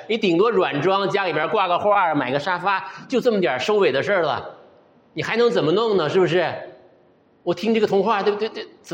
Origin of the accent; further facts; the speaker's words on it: China; 那另外就是我们中国人，大家都熟悉了